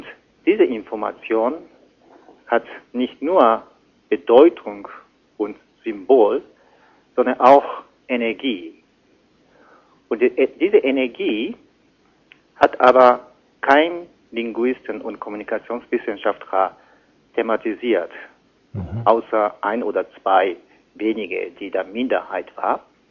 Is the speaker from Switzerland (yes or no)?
no; Japan; German is a second language; Und bei uns in Japan gibt es auch so eine Moralunterricht, weil in Japan ist Religionunterricht verboten.